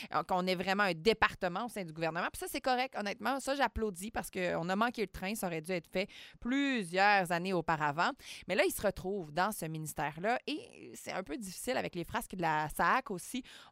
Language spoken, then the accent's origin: French; Quebec, Canada; ça ne vaut pas le prix qu'on a payé en tant que Québécois à travers les dernières années.